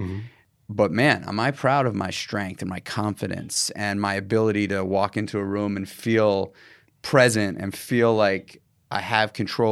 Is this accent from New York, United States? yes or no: yes; New York City, New York, United States; I grew up in New York City in a small apartment.